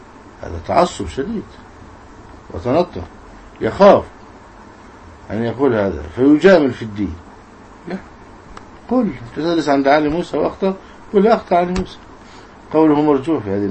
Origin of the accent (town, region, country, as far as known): Egypt